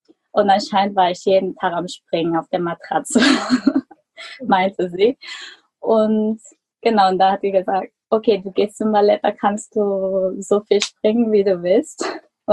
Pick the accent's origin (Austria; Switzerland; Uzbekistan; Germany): Germany; born there; Genau, ich bin eigentlich in Deutschland geboren und ich bin aber eine Südkoreanerin, habe meine beiden Eltern sind Südkoreaner